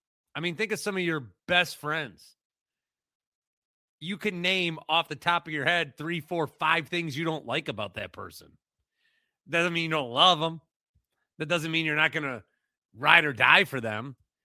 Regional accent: Fond du Lac, Wisconsin, United States; I grew up, it's kind of like, I grew up in Fond du Lac, Wisconsin. And I'll say this about Fond du Lac, Wisconsin. When I grew up there, I thought it was the center of the world.

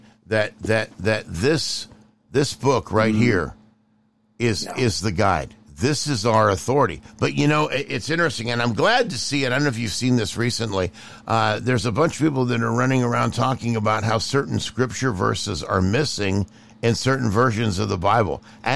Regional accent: San Leandro, California, United States; also born or lived in Modesto / Texas; I was on the school site council in Modesto, California, before we're in Texas now. But I grew up in the Bay Area. I grew up in San Leandro. And then joined the Air Force, and that's what got me to Texas to begin with.

